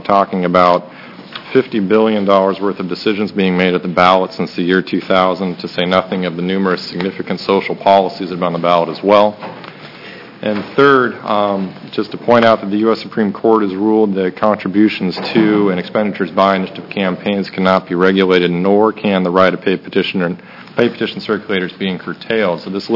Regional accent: Eugene, Oregon, United States; I'm from Eugene, Oregon.

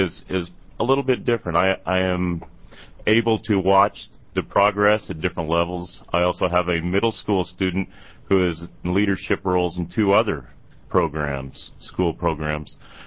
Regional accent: Hermiston, Oregon, United States; I'm also from Hermiston, Oregon

